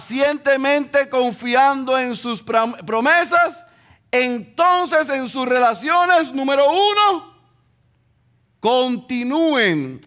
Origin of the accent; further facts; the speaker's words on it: Puerto Rico; ustedes se deben amar más que porque somos puertorriqueños